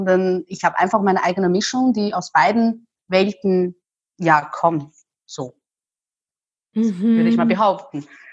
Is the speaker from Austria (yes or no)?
no; China; German is a second language; Also ich fühle mich eigentlich weiterhin als Chinesin und das wird auch nie ändern.